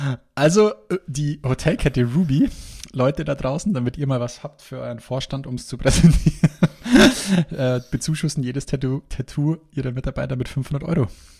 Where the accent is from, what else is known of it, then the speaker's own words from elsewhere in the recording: Bavaria, Germany; wie man bei uns in Bayern sagt